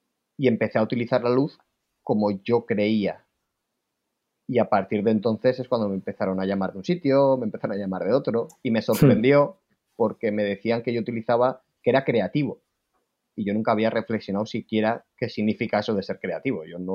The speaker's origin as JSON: {"language": "Spanish", "town": "Pamplona", "region": "Navarre", "country": "Spain", "said": "Pues soy un fotógrafo de Pamplona"}